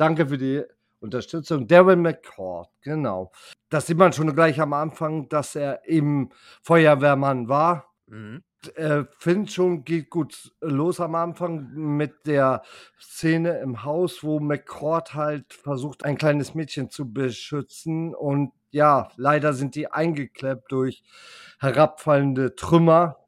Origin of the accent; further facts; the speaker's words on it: Northern Germany, Germany; wir als typische Norddeutsche Moin sagen